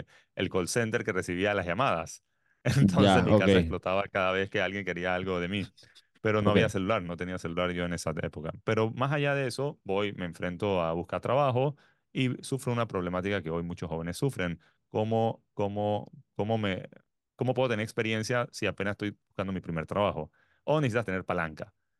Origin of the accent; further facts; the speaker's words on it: Colón, Panama; also born or lived in United Arab Emirates; yo estuve en Colón hasta una temprana edad de la escuela, estuve en el CIC y después hice universidad fuera de Panamá.